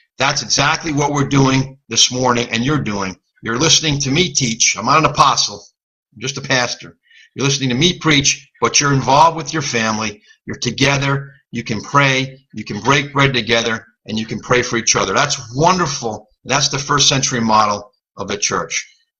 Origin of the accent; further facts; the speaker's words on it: Closter, New Jersey, United States; I grew up in Closter to a bike shop in Closter, and he bought me a bike